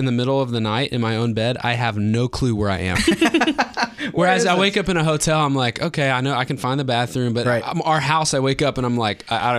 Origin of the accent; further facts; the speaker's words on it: Texas, United States; I am from Texas, so I'm not used to a whole lot of snow